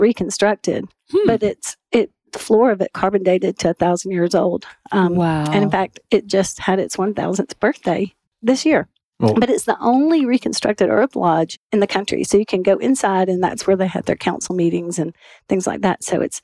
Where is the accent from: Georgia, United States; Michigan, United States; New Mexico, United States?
Georgia, United States; Macon; So I'm from Macon